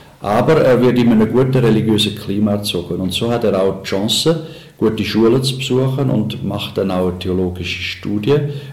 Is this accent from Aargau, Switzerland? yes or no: yes; Aargau, Switzerland; Also ich bin ein Aargauer. Ich bin selber ein Spatberufener.